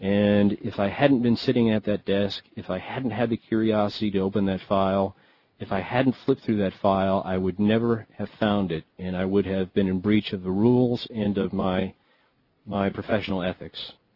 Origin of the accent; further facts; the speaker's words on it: United States; I am an American first person from the day I was born almost.